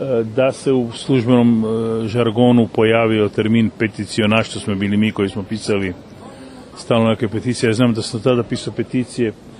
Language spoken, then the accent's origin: Croatian; Zagreb, City of Zagreb, Croatia; ja sam bio iz Zagreba